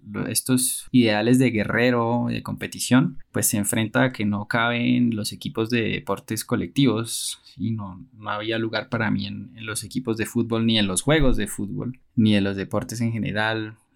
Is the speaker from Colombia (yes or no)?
yes; Bucaramanga, Santander, Colombia; Yo crecí en Bucaramanga, igual que ustedes.